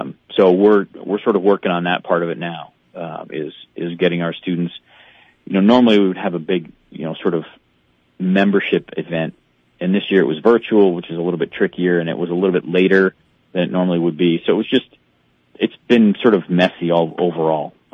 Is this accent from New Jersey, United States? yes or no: no; Connecticut, United States; I came from Connecticut where, you know, where they don't necessarily have the same outlook on hunting and fishing and stuff like that.